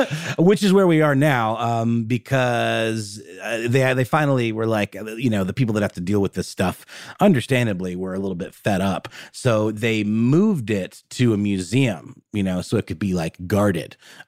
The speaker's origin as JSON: {"language": "English", "town": "Augusta", "region": "Georgia", "country": "United States", "tie": "born or raised there", "said": "in my hometown in Augusta, Georgia, which I don't believe was necessarily a huge cotton-producing town"}